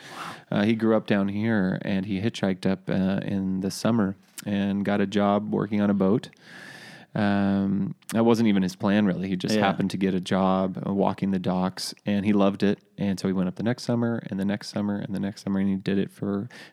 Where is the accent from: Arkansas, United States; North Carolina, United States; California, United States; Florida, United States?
California, United States; Cambria; And so, although I'm from Cambria, like I spent almost as much time in San Luis Obispo as a kid.